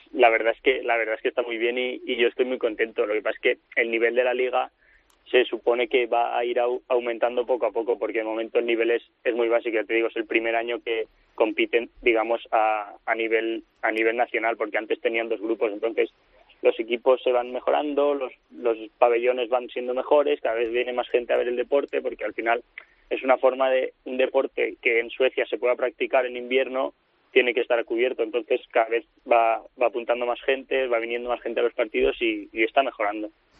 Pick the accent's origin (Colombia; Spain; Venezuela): Spain; Valencian Community; moved away; en Valencia tenía dificultad para practicarlo, sobre todo en mi pueblo